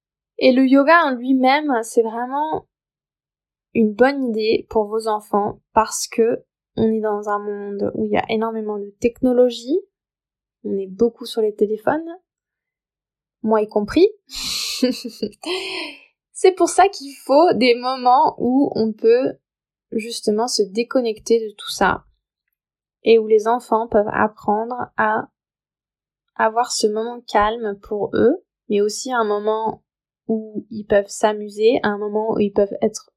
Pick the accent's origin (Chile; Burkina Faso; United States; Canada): United States; also born or lived in France; suis franco-américaine, mon papa est américain, ma maman est française et je suis née aux États-Unis et j'ai grandi entre les deux pays.